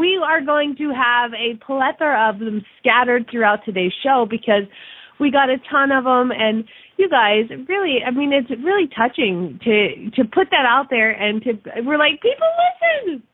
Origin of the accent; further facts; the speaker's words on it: Phoenix, Arizona, United States; from Phoenix, Arizona